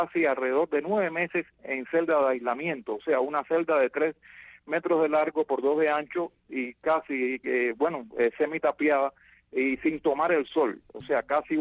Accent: Havana, Cuba; yo soy natural de La Habana

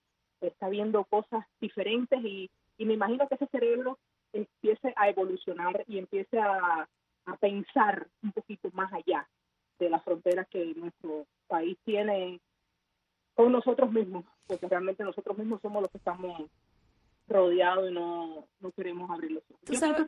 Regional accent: Cuba; yo le diría a mi pueblo de Cuba

